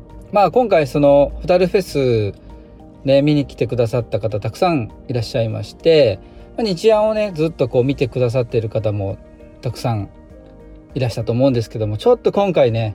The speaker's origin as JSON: {"language": "Japanese", "town": "Maniwa", "region": "Okayama", "country": "Japan", "tie": "born or raised there", "said": "僕たちの地元真庭市の方で、"}